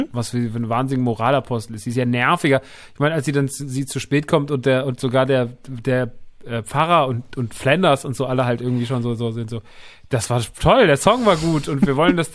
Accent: Rodgau, Hesse, Germany; Ich meine, ich komme aus dem Rottgau.

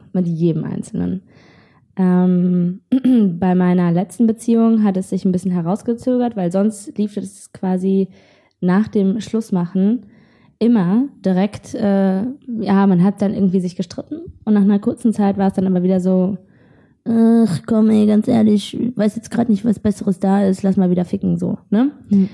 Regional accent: North Rhine-Westphalia, Germany; now in Berlin, Germany; ich komme ja aus dem Ruhrgebiet, ne?

